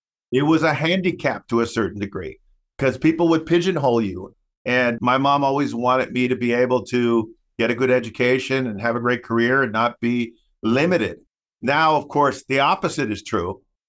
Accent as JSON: {"language": "English", "country": "United States", "tie": "born there", "said": "Well, because I'm a English speaking, US born Latino, people think that my upbringing wasn't necessarily traditional from a Latino standpoint, and it was. My mom was a Spanish speaking person first."}